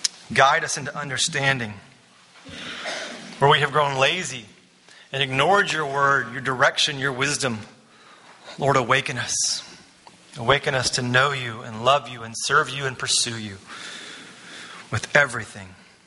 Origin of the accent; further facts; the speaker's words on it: Texas, United States; As a Texan, this is an essential.